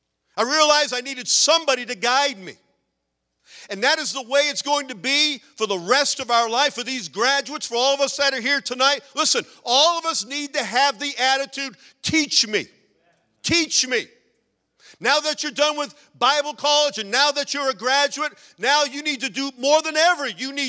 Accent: Massachusetts, United States; I grew up in Massachusetts. I love hunting and fishing

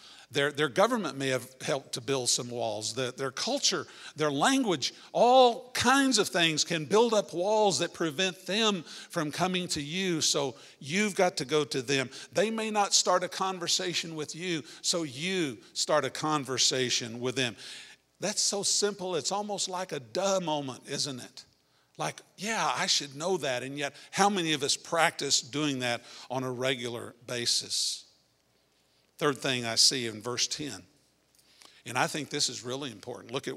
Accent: Texas, United States; Man, I'm from Texas.

